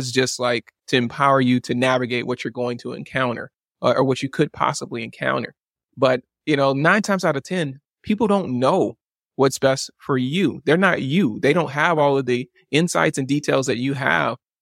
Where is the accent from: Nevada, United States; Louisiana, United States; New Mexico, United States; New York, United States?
Louisiana, United States; Baton Rouge; also born or lived in New Orleans; I grew up in Baton Rouge, Louisiana. Yeah. I went to LSU. Purple was a big color there. I also grew up and spent a lot of time in New Orleans.